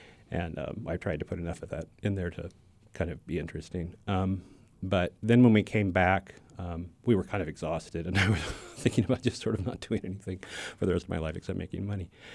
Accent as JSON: {"language": "English", "town": "Chico", "region": "California", "country": "United States", "tie": "born or raised there", "said": "I grew up in Chico, went to Sierra View Elementary and Bidwell Junior and Pleasant Valley High School."}